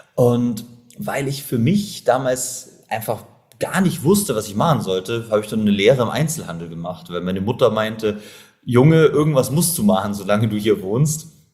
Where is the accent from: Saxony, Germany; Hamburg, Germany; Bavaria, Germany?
Bavaria, Germany; Kempten; Ich komme gebürtig aus Kempten im Allgäu, aus einem kleinen Dorf in Bayern und habe da irgendwie immer das Gefühl gehabt, ich gehöre da nicht so ganz hin.